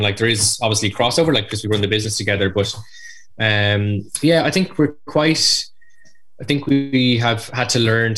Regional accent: Dublin, Leinster, Ireland; Like, I'm from Dublin myself, like

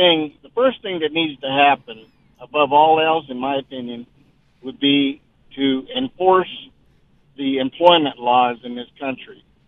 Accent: Peru; If you go to my home country of Peru

